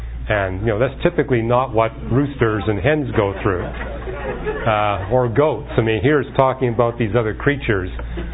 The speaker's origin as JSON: {"language": "English", "country": "Canada", "tie": "born or raised there", "moved": "yes", "lives_now": "California, United States", "said": "For example, I grew up in Canada, and the custom in Canada is when you date a girl"}